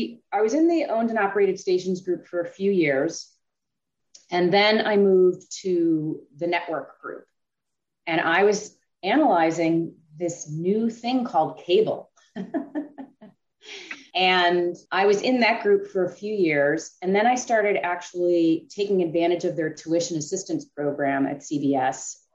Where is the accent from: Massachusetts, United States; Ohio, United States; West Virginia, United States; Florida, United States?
Ohio, United States; Cleveland; now in New York, United States; I grew up in Cleveland, so I was perfectly happy to work in Philadelphia or New York.